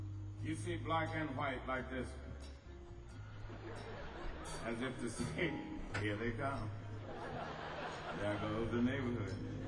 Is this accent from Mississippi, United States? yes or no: yes; Mississippi, United States; And I'm from Mississippi, some of you may know, and some of you may not. But you that don't know, I'm from the Delta, Mississippi. They say Mississippians talk too much, and I'm probably second in line.